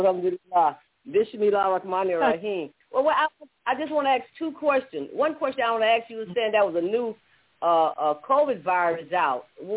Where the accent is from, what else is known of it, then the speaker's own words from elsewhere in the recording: Baton Rouge, Louisiana, United States; I'm from Baton Rouge, Louisiana, New Africa